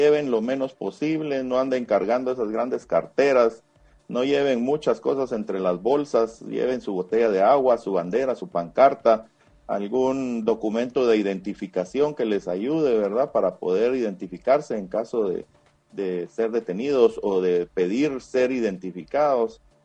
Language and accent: Spanish; Guatemala; nosotros como guatemaltecos